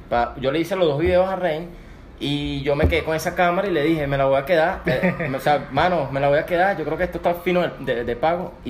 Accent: Venezuela; now in Colombia; No, yo soy internacional porque yo vengo de Venezuela, yo no soy aquí.

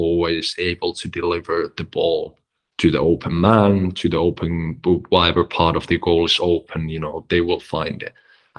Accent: Finland; I was still traveling from Finland. I was going to high school in Finland, and you know, Adam Cels was kind enough to, you know, give me gloves to a 17-year-old Finnish kid

